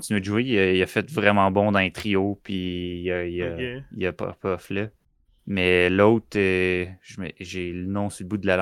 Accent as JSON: {"language": "French", "town": "Sherbrooke", "region": "Quebec", "country": "Canada", "said": "Puis je suis de Sherbrooke."}